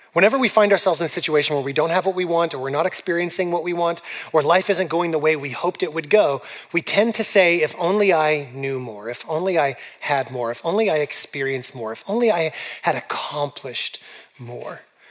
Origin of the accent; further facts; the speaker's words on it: California, United States; a completely impractical choice for me as like a kid growing up in California.